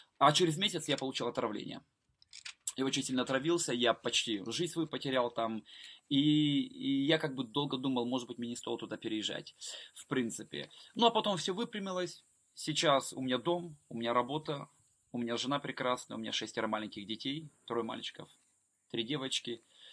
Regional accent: Odesa Oblast, Ukraine; born there; also born or lived in Moldova; Я родился в Украине, в Одесской области, в 1979 году. Родился в многодетной семье.

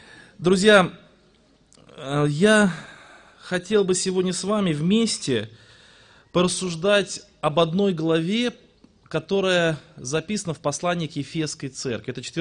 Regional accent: Tolyatti, Samara Oblast, Russia; now in Yeysk, Russia; Я из Краснодарского края, города Ейска. Родился я и вырос в городе Тольятти. Уверовал в 18 лет. В неверующей семье родился. И в 29 лет меня попросили переехать на служение в город Ейск, Краснодарский край.

